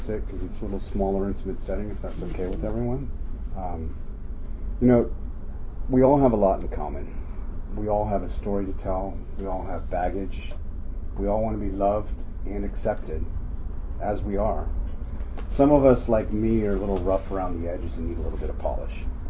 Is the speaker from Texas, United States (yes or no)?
no; Daly City, California, United States; born there; I was born in 64 in Daly City.